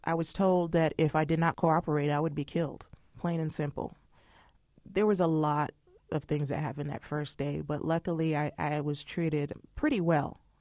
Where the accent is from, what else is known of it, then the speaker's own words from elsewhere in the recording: Panama; now in United States; Aunts, uncles, cousins have served in the military from the time we immigrated from Panama to the U.S.